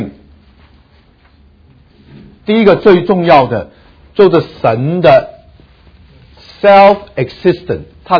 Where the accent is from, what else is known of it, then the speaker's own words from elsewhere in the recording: China; 我们中国人学希伯来文写很容易，因为我们很会写象形文字啊。